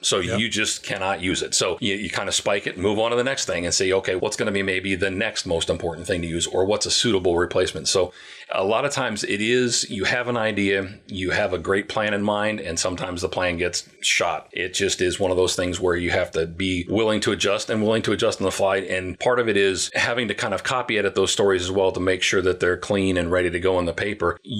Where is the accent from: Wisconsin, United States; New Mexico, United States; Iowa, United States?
Iowa, United States; Davenport; be aware of the story about the collapsed building in Davenport, Iowa that happened last week. That's my hometown.